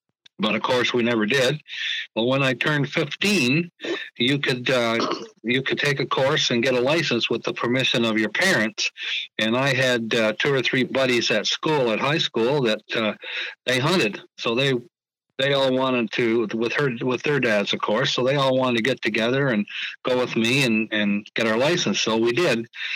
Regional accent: Saint Thomas, U.S. Virgin Islands; But also, when I'm growing up in St. Thomas, when I was that age, gullies were not cleaned out.

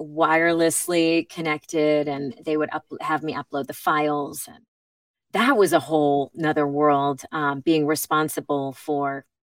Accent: Hanson, Massachusetts, United States; I grew up in Massachusetts. I grew up in a town called Hanson, which is in Plymouth County.

